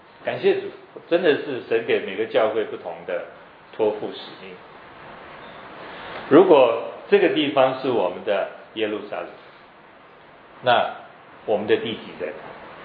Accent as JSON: {"language": "Chinese", "region": "Taipei", "country": "Taiwan", "tie": "born or raised there", "said": "我是一个典型在台北市长大的一个，我不能说年轻人了啊，你不年轻。"}